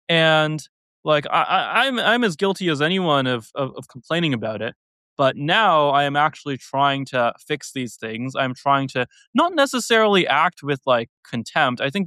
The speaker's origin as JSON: {"language": "English", "country": "United States", "said": "I mean, like, I'm American. I follow American news. Most of my friends are American. Like, I live here, so it personally affects me."}